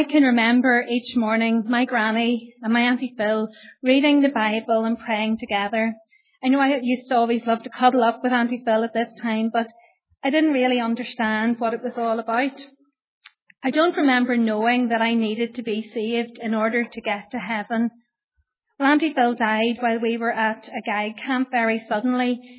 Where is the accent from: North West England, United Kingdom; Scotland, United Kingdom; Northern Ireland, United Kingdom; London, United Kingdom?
Northern Ireland, United Kingdom; growing up in Northern Ireland in the 80s and early 90s